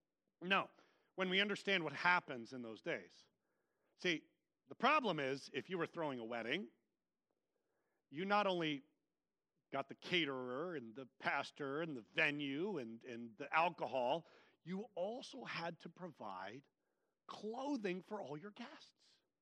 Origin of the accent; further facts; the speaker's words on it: Vacaville, California, United States; in my hometown of Vacaville, there was one Christian elementary school called the Christian Academy.